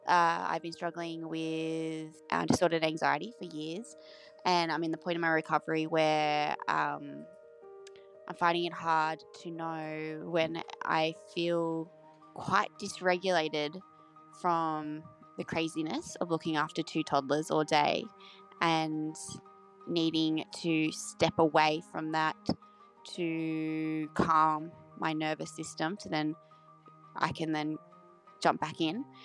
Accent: Australia; You can use my name. I'm from Australia.

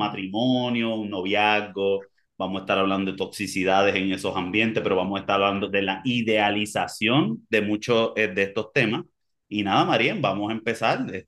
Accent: Puerto Rico; el puertorriqueño, y me exotifican inmediatamente por mi acento.

